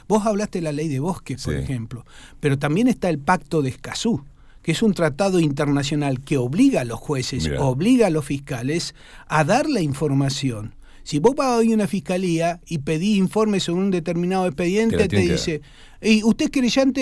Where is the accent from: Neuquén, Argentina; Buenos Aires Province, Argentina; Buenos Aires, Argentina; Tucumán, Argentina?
Neuquén, Argentina; Loncopué; Vengo de Loncopué.